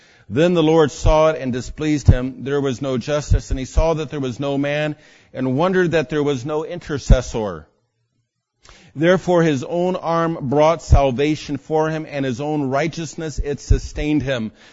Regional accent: San Diego, California, United States; when I was a kid growing up in San Diego here

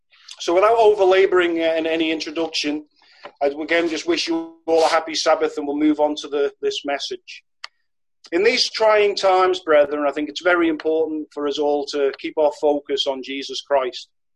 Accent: Isle of Man; I'm originally from the Isle of Man

